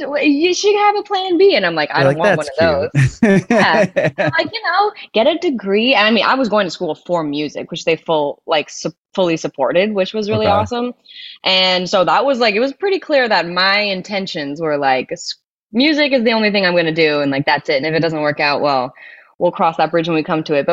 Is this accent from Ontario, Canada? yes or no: no; Montreal, Quebec, Canada; I was born in Montreal, Canada, and I was also raised there, kind of just outside the city, but I kind of group it in because no one really knows the town that I grew up in. So for easy things, we'll just say Montreal.